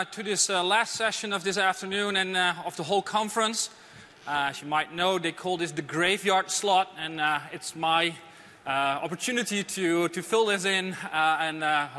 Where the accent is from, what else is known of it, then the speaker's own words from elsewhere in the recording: Netherlands; English is a second language; I come from the Netherlands.